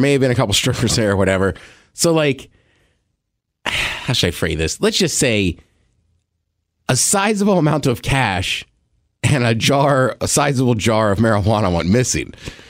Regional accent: College Park, Maryland, United States; I'm not from a hood. Like, I'm from College Park. Like, PG County's a rough county, but, like, College Park was fine.

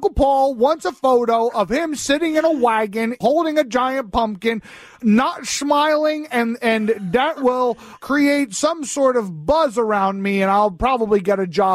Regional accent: St. Louis, Missouri, United States; I grew up in St. Louis.

